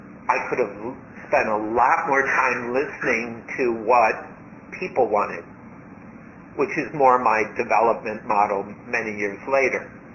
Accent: United States; And some of that made perfect sense because I grew up in America.

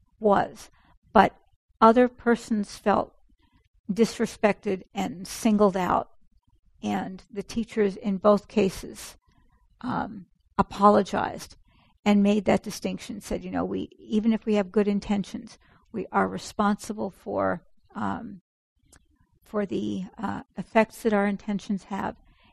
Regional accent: New York City, New York, United States; When I grew up in the Bronx, and I would hear this phrase, that store person is going to jip you.

